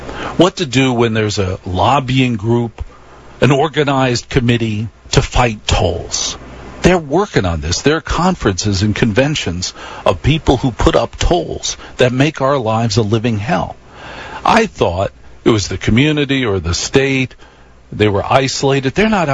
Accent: Maplewood, New Jersey, United States; I grew up in Maplewood, New Jersey. One road of it borders Newark. There's no way in hell I would ever say I'm from Newark.

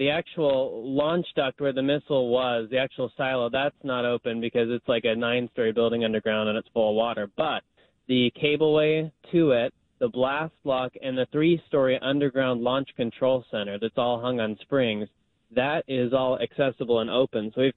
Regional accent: Wichita, Kansas, United States; So I guess Tucson, my hometown of Wichita, Kansas, and Little Rock, Arkansas, all qualified.

